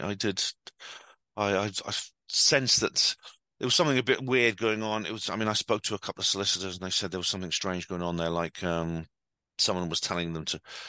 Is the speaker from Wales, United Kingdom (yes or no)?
yes; Aberystwyth, Wales, United Kingdom; Yeah, I come from West Wales. I was born in Aberystwyth, West Wales. My fa father was from a Bristol Welsh family. My mother was a Dutch woman who met my dad in Birmingham when they both lived in Birmingham.